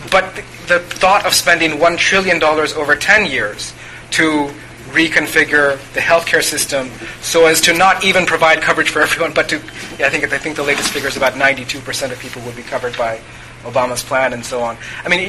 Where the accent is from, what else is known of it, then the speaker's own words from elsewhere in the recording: United States; And for myself, as an American, one example of us losing that struggle